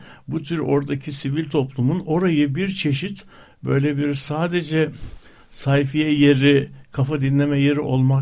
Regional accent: Kadıköy, Istanbul, Turkey; Mesela ben bütün çocukluğumda şeydim yani Kadıköy'de büyüdüm.

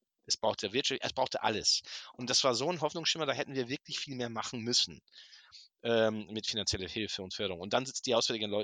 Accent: Hanover, Lower Saxony, Germany; jetzt sehe ich als Hannoveraner. Wir sind natürlich ganz clean in Hannover.

